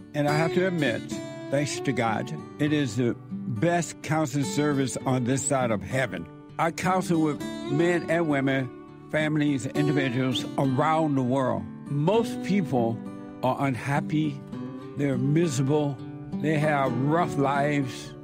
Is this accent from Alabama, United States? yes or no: yes; Alabama, United States; I remember those good old days, too, like that, man. Growing up in Alabama, the same thing.